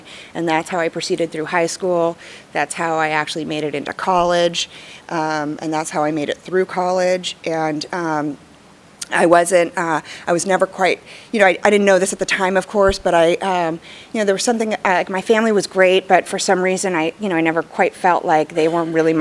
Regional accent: California, United States; I grew up in Southern California, not here, but in the San Fernando Valley, and nice little, upper class, upper middle class, Jewish girl from the Valley.

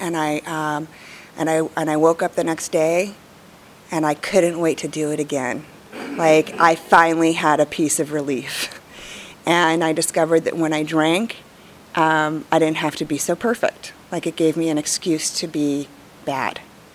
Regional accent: California, United States; I grew up in Southern California, not here, but in the San Fernando Valley, and nice little, upper class, upper middle class, Jewish girl from the Valley.

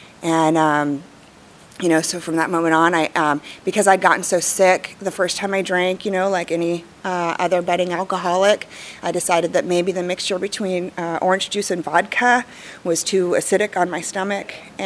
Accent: California, United States; I grew up in Southern California, not here, but in the San Fernando Valley, and nice little, upper class, upper middle class, Jewish girl from the Valley.

